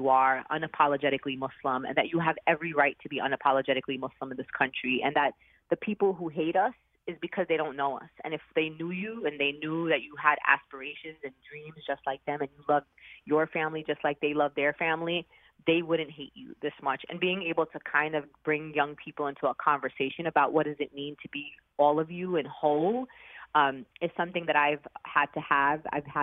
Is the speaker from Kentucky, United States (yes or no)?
no; New York City, New York, United States; I mean, I'm a New Yorker, and I unfortunately lived through the horrific attacks of 9/11